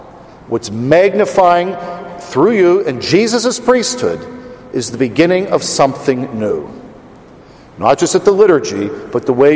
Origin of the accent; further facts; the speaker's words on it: Pennsylvania, United States; I'm from Pennsylvania. That Pennsylvania Grand Report is sickening.